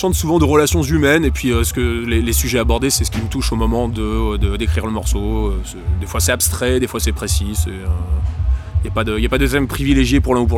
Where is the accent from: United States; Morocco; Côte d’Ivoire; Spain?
United States; born there; first language English; French is a second language; On a vécu aux États-Unis, je suis né aux États-Unis. Et l'anglais est ma langue maternelle et toutes mes influences sont plutôt anglophones.